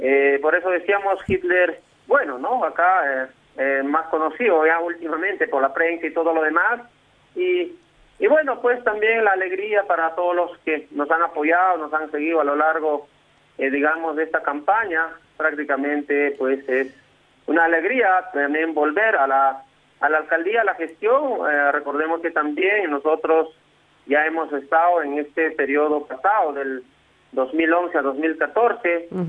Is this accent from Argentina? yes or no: no; Yungar, Ancash, Peru; Soy de Perú, del departamento de Ancash, provincia de Carhuaz, del distrito de Yungar.